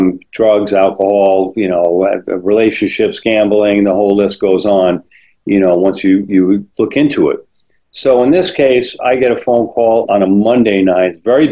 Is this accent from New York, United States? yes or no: yes; New York, United States; now in Portland, United States; I'm originally from New York, but I ended up in Portland, Maine.